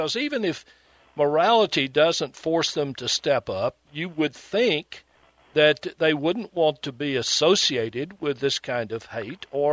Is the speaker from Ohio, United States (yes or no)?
no; Louisiana, United States; Unfortunately, my home state of Louisiana has a particularly colorful and at times shameful history of fringe political candidates.